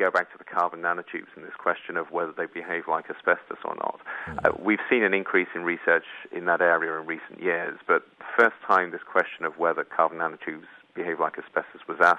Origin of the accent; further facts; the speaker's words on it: United Kingdom; I always find this fun being a European. I come from Britain